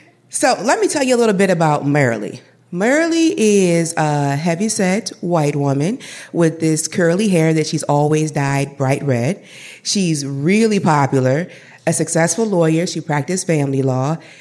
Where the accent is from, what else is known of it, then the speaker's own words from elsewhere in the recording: Madison, United States; So I grew up in Madison, where I primarily lived with my mom, and then I would spend weekends with my father.